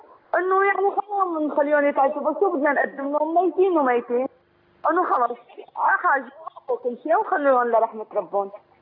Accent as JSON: {"language": "Arabic", "country": "Syria", "said": "أنا من سوريا."}